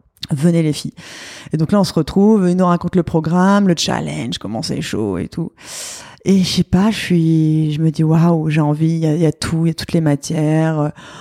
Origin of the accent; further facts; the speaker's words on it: Saint-Maurice, Île-de-France, France; J'ai grandi à Saint-Maurice, en face du bois de Vincennes.